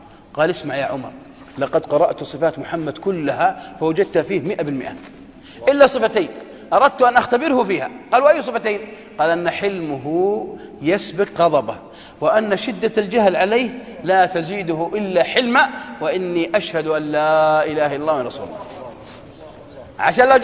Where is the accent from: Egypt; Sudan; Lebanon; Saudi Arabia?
Saudi Arabia; Najd; على قول عندنا في نجد يقولون